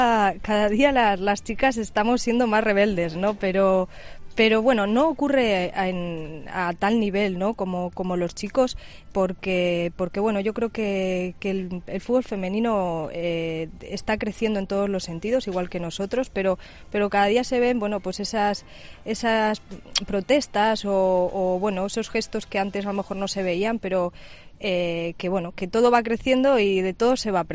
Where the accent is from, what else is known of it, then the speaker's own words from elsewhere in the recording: Villamesías, Extremadura, Spain; yo soy del equipo de mi pueblo, de Villamesías.